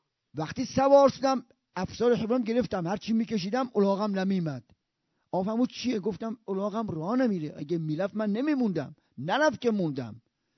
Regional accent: Rasht, Gilan, Iran; خب من من بچه رشتم، اینجا ترکیه است

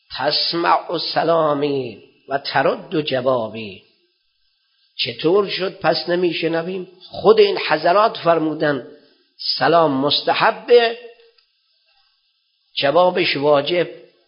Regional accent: Iran; آقا من از ایران اومدم نوکری شما رو بکنم، اومدم درس بخونم

